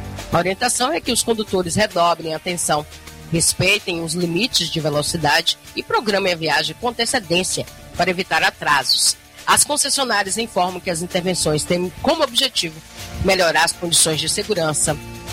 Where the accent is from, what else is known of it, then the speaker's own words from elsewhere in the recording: Jequié, Bahia, Brazil; do interior do estado e da minha terra natal, Jequié